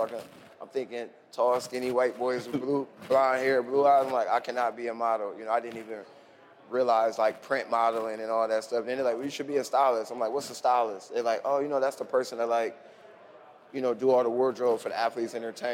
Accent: Ohio, United States; I'm like, no, okay, I'm from Ohio.

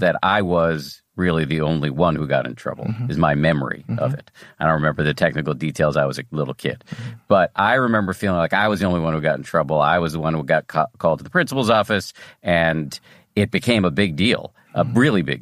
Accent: Newton, Massachusetts, United States; When I was 10 or something like that, I grew up in Newton, Massachusetts

